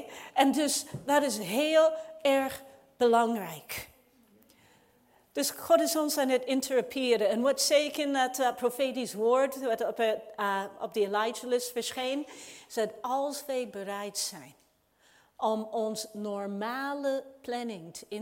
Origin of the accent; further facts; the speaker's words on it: Canada; now in Amsterdam, Netherlands; Weet je, ik ben in Canada opgevoed. Ik hield van sneeuw daar, omdat men daar goed mee kon omgaan.